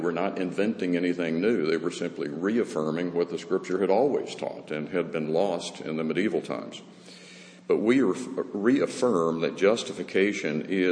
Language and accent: English; the South, United States; I grew up in the South, and we use the word persnickety.